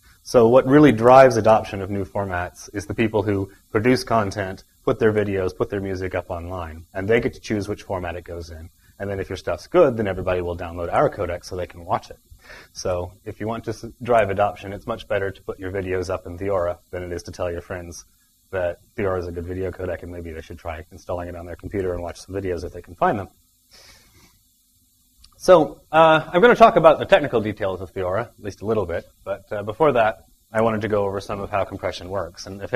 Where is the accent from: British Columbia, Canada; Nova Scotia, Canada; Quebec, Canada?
British Columbia, Canada; Vancouver; I come from Vancouver on the western edge of Canada